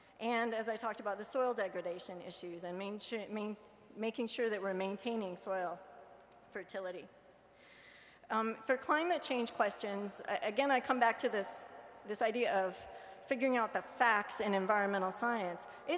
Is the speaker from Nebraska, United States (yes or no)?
yes; Nebraska, United States; I was raised in Nebraska, close to the edge of the Dust Bowl, and you don't see a field that doesn't have a line of trees next to it.